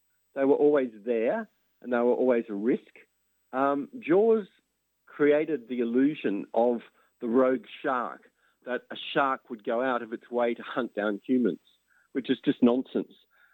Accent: Melbourne, Victoria, Australia; I was always scared of sharks growing up in Melbourne with, you know, beaches and shark attacks.

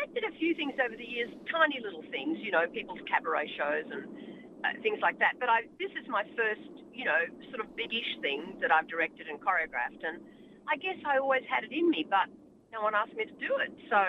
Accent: Brisbane, Queensland, Australia; now in Sydney, Australia; I was born in Brisbane. I came to Sydney in the early 70s

